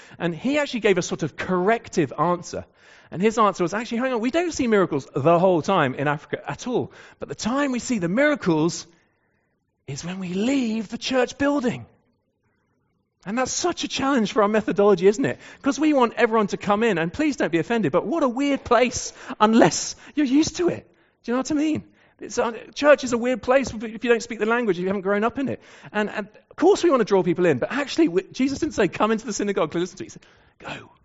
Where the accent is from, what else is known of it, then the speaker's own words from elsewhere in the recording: England, United Kingdom; Let me talk as an Englishman